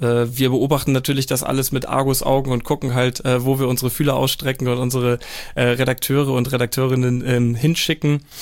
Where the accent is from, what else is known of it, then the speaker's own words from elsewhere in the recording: Schleswig-Holstein, Germany; oder entlang sogar der schönen Schlei, wo ich herkomme.